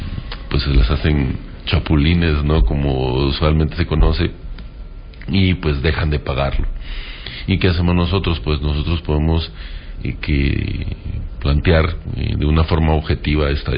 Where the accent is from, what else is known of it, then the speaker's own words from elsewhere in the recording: Guatemala; orgullosamente, como guatemalteco, podemos decir que es una política de economía mixta